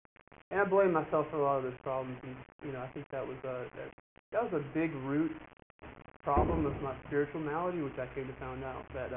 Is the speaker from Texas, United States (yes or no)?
no; Canton, Georgia, United States; also born or lived in Augusta; I was born in Augusta and moved to Canton, Georgia. I grew up in Canton, Georgia. It's a little small town north of here.